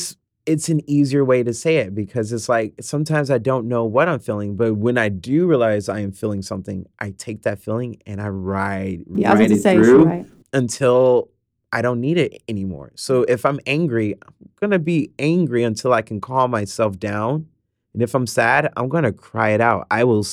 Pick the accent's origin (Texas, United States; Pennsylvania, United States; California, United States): Texas, United States; Houston; being in Houston and growing up in Houston, this is a city nothing but creative people.